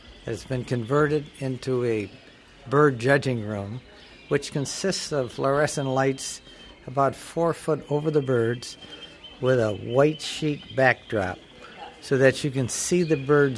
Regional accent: Saginaw, Michigan, United States; I'm from Saginaw, Michigan. I've been a member of the club since 1982.

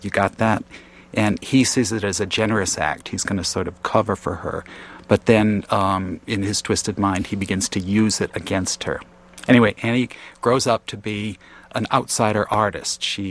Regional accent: Connecticut, United States; Well, Diane, I grew up in Connecticut, and I grew up in eastern Connecticut. Lots of times people around the country, when they think of Connecticut, they think of the sort of tony, wealthy bedroom towns in and around New York. But that's not my Connecticut.

